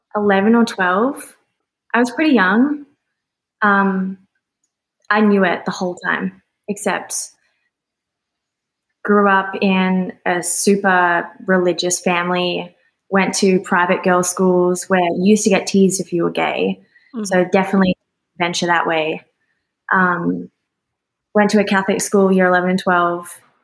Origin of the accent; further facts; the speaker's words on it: Melbourne, Victoria, Australia; also born or lived in Minnesota, United States / Perth; So I was born in Minnesota. My mom's Australian. My dad's American. And when I was like nearly eight, we all moved back to Australia. So I basically fully grew up in Australia.